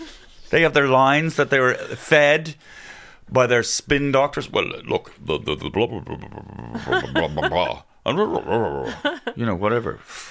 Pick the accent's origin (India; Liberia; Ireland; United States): Ireland; We don't realise that a lot of our Irishisms are actually, it's like we're speaking English as a second language.